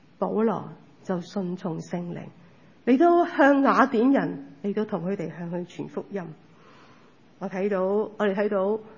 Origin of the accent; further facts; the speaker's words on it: China; 即系去面对咧一啲嘅即系我哋中国人